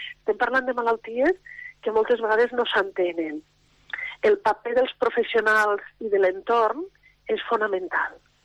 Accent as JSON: {"language": "Catalan", "town": "Lleida", "region": "Catalonia", "country": "Spain", "said": "I com a lleidatana, per mi és un orgull poder-ho fer aquest any."}